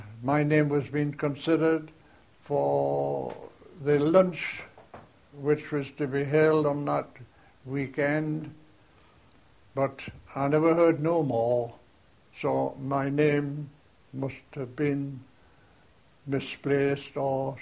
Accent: North East England, United Kingdom; No, I'm a Northumbrian. I'm proud to be a Northumbrian, same as all the other fellows from Northumberland.

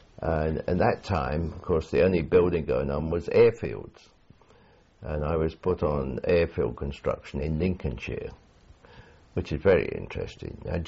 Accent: Nairobi, Kenya; born there; I was born in Nairobi in Kenya. My father was in the colonial service on administration on the railway system in Korea, in Kenya

